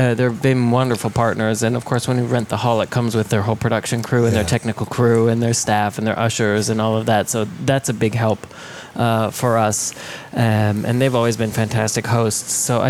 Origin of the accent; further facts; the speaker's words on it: Belgrade, Montana, United States; So I grew up in Belgrade, Montana, population 6,000.